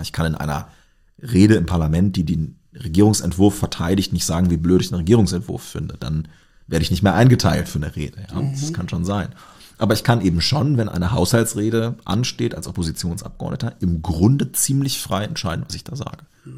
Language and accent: German; Göttingen, Lower Saxony, Germany; Ich komme aus Göttingen, das ist eine Studentenstadt.